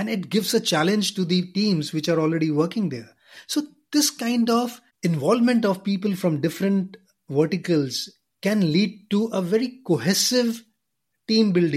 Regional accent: India; because I'm from India.

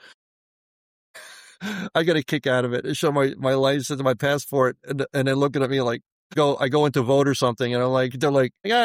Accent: New York, United States; born there; I was born in New York, just outside New York City

